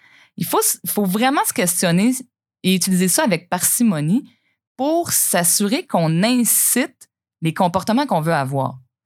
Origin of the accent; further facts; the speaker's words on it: Sherbrooke, Quebec, Canada; Mais moi, quand j'étais petite à Sherbrooke, là, on triait hein, dans le bac vert.